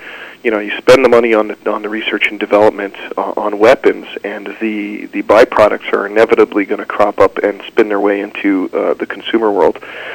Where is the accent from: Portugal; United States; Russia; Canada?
Canada; you know, I'm a Canadian